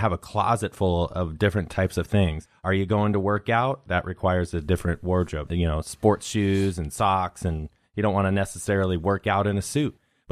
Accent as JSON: {"language": "English", "region": "Pacific Northwest", "country": "United States", "said": "That's just, that just stamps that stamps we're right here from Pac Northwest."}